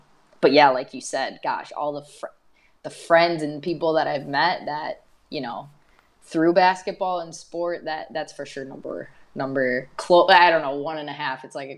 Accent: Minnesota, United States; okay, granted, we're all from Minnesota, but man, we come from completely different families, different backgrounds

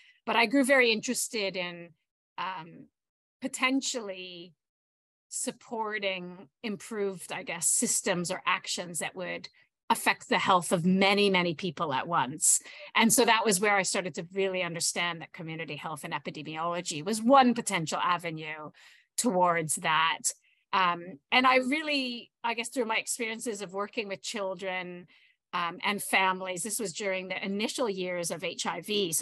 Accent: Canada; I'm Canadian. And now also Australian citizen. And my dad has Ukrainian heritage. And my mom was adopted with unknown heritage.

